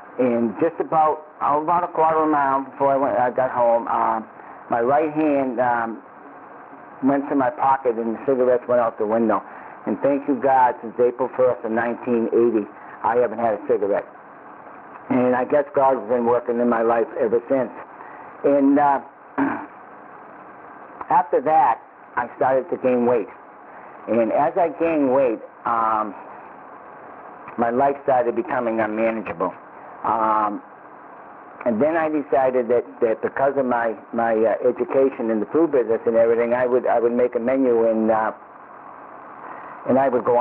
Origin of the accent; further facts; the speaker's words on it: Reedville, Massachusetts, United States; I'm from Reedville, Massachusetts.